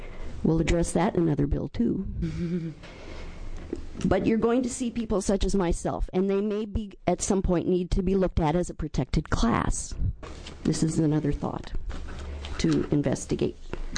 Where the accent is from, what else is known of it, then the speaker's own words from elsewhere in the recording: Forest Grove, Oregon, United States; Mm. I am from Forest Grove, Oregon.